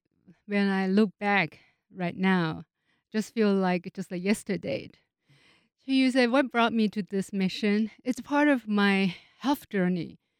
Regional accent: China; now in United States; I grew up in China, and also ate a lot of bean products

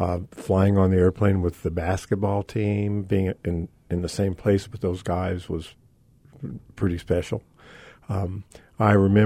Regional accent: El Paso, Texas, United States; when I grew up in El Paso and never saw any of that also.

